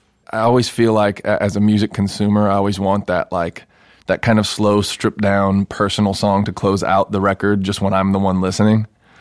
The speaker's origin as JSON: {"language": "English", "town": "Los Angeles", "region": "California", "country": "United States", "tie": "born or raised there", "said": "the coolest time that that's happened was when I got to go back and play my hometown. A couple months back, we played the Hollywood Bowl."}